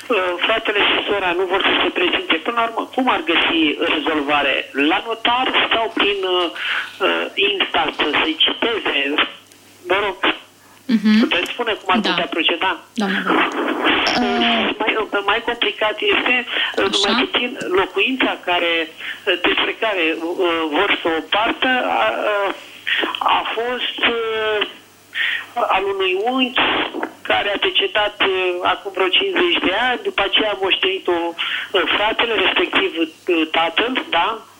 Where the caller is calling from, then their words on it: Bucharest, Romania; sunt din București.